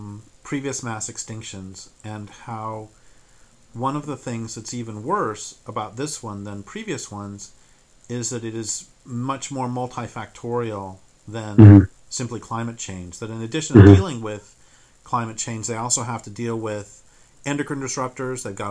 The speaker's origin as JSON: {"language": "English", "region": "the West", "country": "United States", "tie": "born or raised there", "said": "And I grew up in the West, and like most people who grew up in the rural West"}